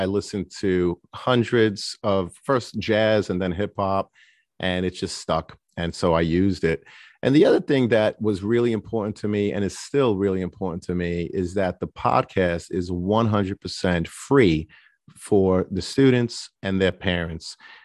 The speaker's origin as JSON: {"language": "English", "town": "Brooklyn", "region": "New York", "country": "United States", "tie": "born or raised there", "said": "You know, I grew up in Brooklyn, an urban environment."}